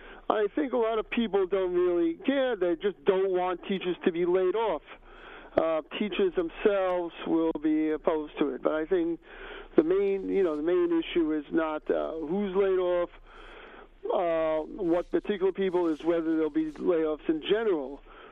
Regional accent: New York City, New York, United States; there were yellow cabs all over the city, like where I grew up in the Bronx.

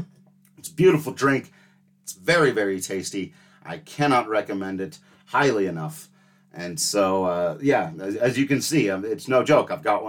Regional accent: Grand Junction, Colorado, United States; I think it was my hometown Grand Junction

